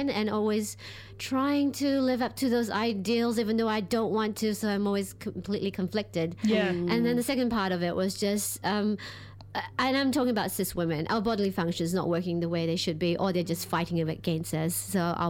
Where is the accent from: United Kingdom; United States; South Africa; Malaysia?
Malaysia; moved away; I am a migrant from Malaysia and the arts when growing up was kind of non-existent.